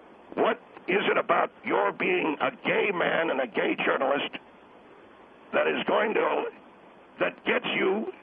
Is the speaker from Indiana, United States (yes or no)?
yes; Indianapolis, Indiana, United States; moved away as an adult; And I come from Indianapolis. I moved to California after I got out of the service. Indianapolis is a tremendous city. And it gave me my start in life, obviously.